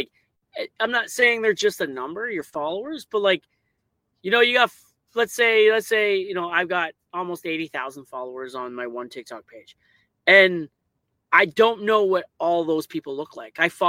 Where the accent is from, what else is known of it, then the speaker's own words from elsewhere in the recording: Canada; I'm Canadian